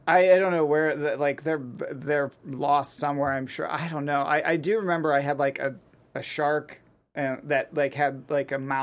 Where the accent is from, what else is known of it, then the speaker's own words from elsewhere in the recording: Pittsburgh, Pennsylvania, United States; I grew up in Pittsburgh, so like everyone, a lot of my friends that were into film were very big